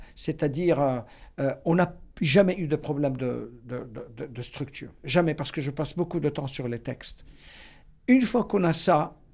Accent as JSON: {"language": "French", "town": "Beirut", "region": "Beirut Governorate", "country": "Lebanon", "moved": "as an adult", "lives_now": "United States", "said": "Quand j'ai quitté Beyrouth pendant la guerre civile, j'avais 19 ans et j'ai déménagé aux États-Unis, c'était par l'amour de ce métier au fait."}